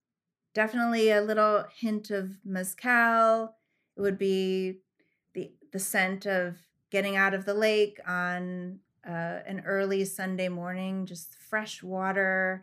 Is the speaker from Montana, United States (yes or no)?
yes; Montana, United States; born there; Ooh, I was born in Montana. And it's a place that I love to go back to.